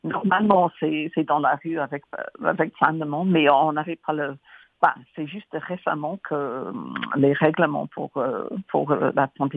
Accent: England, United Kingdom; French is a second language; now in Montreal, Canada; je pensais rentrer en Europe parce que je suis anglaise après tout.

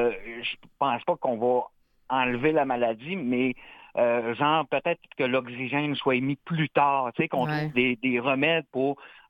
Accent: Jonquière, Quebec, Canada; Oui, du Saguenay, oui. Il vient de la baie, moi, je viens de Jonquière.

